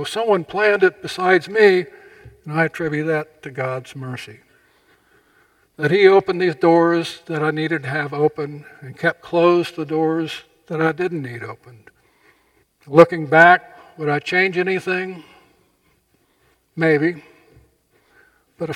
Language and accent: English; Louisiana, United States; I grew up in Louisiana. I was a Southern Baptist.